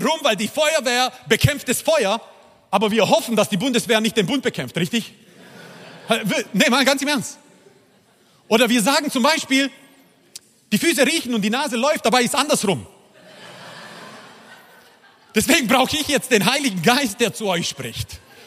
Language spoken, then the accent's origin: German; Croatia; German is a second language; Ich bin Kroate, aber mit einem Deutschen verheiratet.